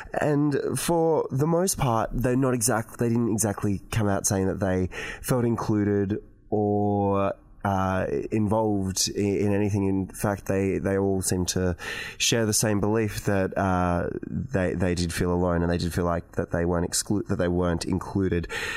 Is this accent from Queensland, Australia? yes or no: yes; Gold Coast, Queensland, Australia; now in Melbourne, Australia; I know when I came from Queensland and came from the Gold Coast, and when I moved to Melbourne, there was a bit of a difference.